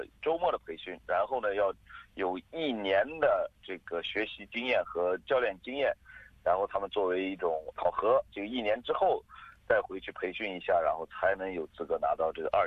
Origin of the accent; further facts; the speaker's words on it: Australia; also born or lived in Urumqi, China; 很小的时候来到这，12岁半、13岁的时候来到澳洲，可以说是在这边长大的一个孩子。父母刚来的时候是在餐馆打工